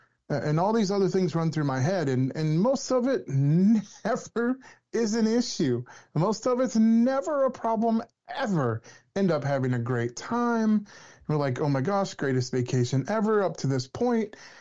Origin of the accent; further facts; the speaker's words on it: Louisiana, United States; I'm southern times like 10 because I'm down from Louisiana.